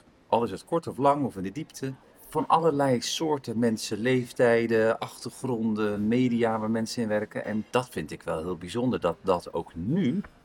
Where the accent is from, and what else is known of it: Zwijndrecht, South Holland, Netherlands; born or raised there; also born or lived in Dordrecht